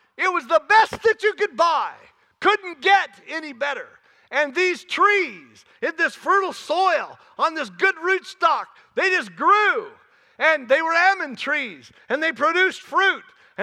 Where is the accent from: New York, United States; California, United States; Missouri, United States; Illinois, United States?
California, United States; I'm from California. I'm from the orchards of California, where they have trees in a row, many rows, 150 trees to the acre, and the ground's flat